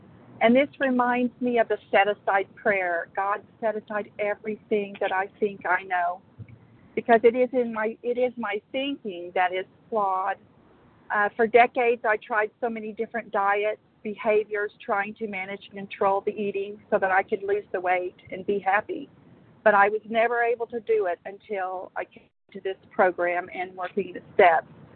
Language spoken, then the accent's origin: English; Oklahoma, United States; I'm from Oklahoma, and I'm a compulsive overeater.